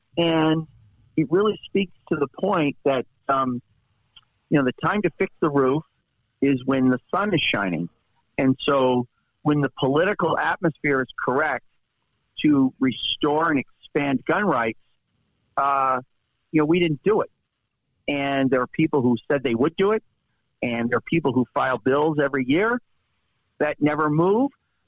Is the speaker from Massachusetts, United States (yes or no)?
yes; Massachusetts, United States; Growing up in Massachusetts, you visit Lexington and Concord, you hear about it every year, right?